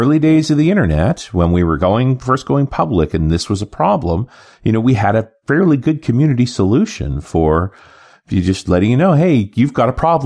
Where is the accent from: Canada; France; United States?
Canada; But I'm with you as a Canadian.